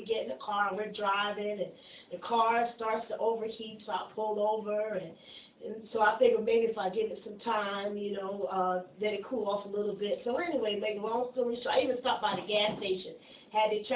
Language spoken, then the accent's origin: English; New Jersey, United States; I'm from Ocean County, so they were having a Passover service.